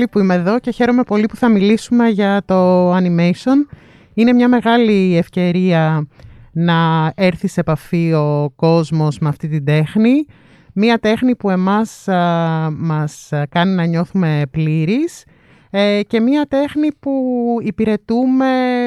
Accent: Larissa, Thessaly, Greece; born there; Λοιπόν, γεννήθηκα στη Λάρισα, έφυγα από εκεί και πήγα στη Θεσσαλονίκη που σπούδασα νομική.

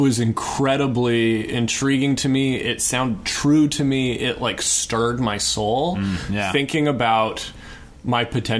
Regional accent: United States; As an American, you're just not completely used to just seeing boobs.

